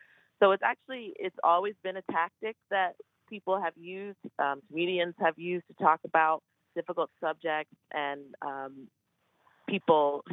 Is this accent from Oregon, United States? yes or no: no; Washington, District of Columbia, United States; And so I went back to D.C., which is where I'm from. I'm from the Maryland, the DMV area.